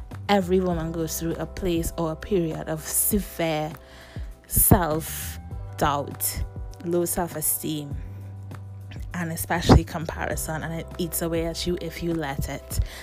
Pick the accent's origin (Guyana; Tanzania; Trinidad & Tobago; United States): Trinidad & Tobago; as a West Indian woman, as a Trinidadian by birth, born and raised for most of my life at least